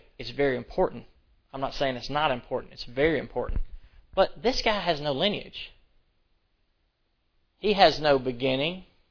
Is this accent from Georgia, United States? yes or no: yes; Rockmart, Georgia, United States; I say Melchizedek. I don't know if it's because I'm from Brockmart or what, but that's how I say it.